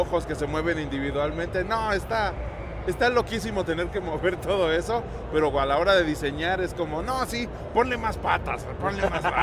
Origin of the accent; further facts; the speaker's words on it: Mexico City, Mexico; No, de acá, de Ciudad de México. Somos de Ciudad de México, de Iztapalapa.